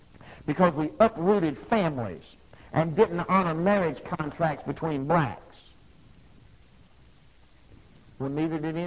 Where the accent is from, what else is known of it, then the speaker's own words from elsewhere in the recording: United States; I'm American. I get my opinion.